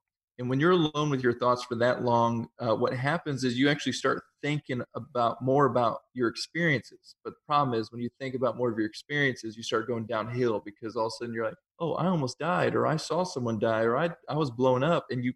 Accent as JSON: {"language": "English", "town": "Washburn", "region": "Illinois", "country": "United States", "tie": "born or raised there", "said": "So originally I'm from Washburn, Illinois. That's where I grew up."}